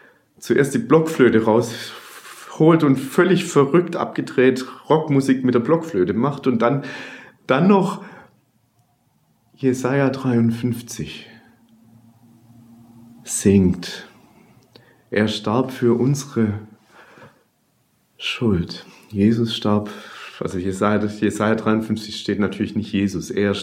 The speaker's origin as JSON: {"language": "German", "town": "Hanover", "region": "Lower Saxony", "country": "Germany", "said": "als stolzer Hannoveraner, es war ein VW-Variant."}